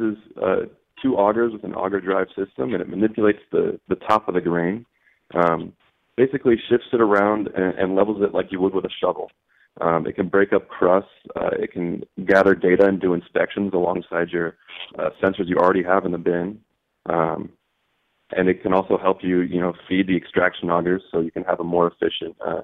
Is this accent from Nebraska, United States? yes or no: yes; Omaha, Nebraska, United States; I grew up in Omaha, so, you know, a little more metropolitan area, but I'm still pretty close to everything around here in Nebraska.